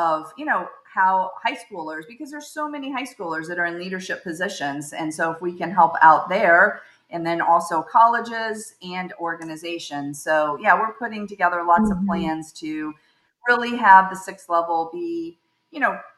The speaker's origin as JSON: {"language": "English", "town": "Cuba", "region": "Missouri", "country": "United States", "tie": "born or raised there", "said": "because obviously I grew up in Cuba, Missouri, so we had to drive into Creve Coeur in order to, you know, be connected to our synagogue"}